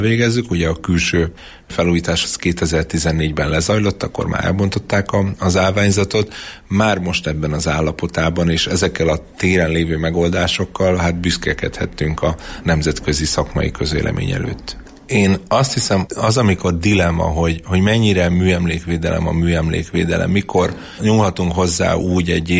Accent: Miskolc, Borsod-Abaúj-Zemplén, Hungary; Én jó magam miskolci vagyok

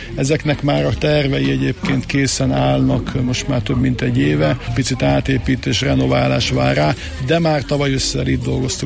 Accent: Miskolc, Borsod-Abaúj-Zemplén, Hungary; born there; én Miskolcon születtem, csak nekem ugye édesapám bogácsi születésű

